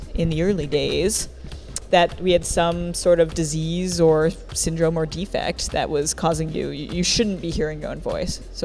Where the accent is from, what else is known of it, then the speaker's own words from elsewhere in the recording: Tucson, Arizona, United States; now in Berkeley, United States; I'm from Tucson, Arizona originally, now coming via Berkeley, California.